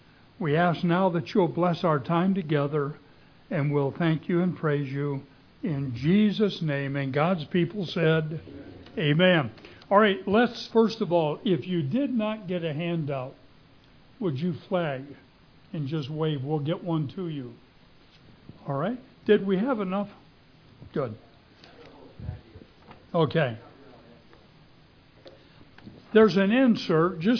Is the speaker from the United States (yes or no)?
yes; Phoenix, Arizona, United States; You know, I was raised in Phoenix.